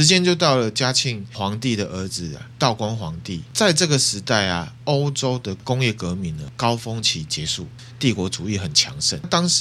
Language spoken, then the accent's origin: Chinese; Taiwan; 我们台湾人自己的钱哦，没有留在台湾